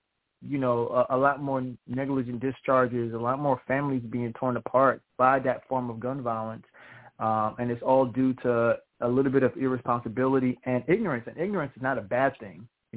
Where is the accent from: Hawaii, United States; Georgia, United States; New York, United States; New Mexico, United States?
New York, United States; Brooklyn; now in Virginia, United States; I'm a guy from Brooklyn, New York, moved here to Virginia